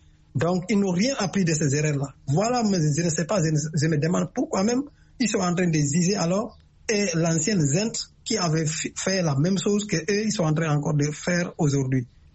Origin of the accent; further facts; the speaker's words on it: Guinea; La Guinée qu'on a crise est mon pays. Et mon pays d'origine.